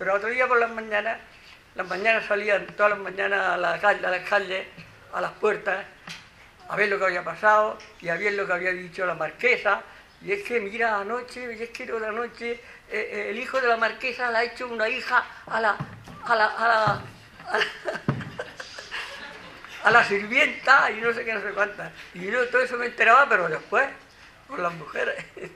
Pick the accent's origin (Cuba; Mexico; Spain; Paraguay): Spain; lo que somos los españoles